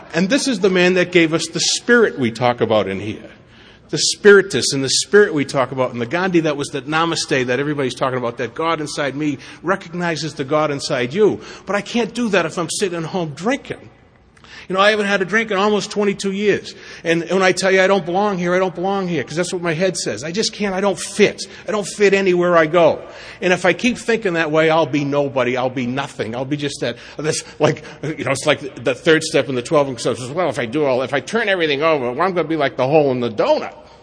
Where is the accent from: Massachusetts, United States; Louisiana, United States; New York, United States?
Massachusetts, United States; Boston; She's from Philly. I'm from Boston.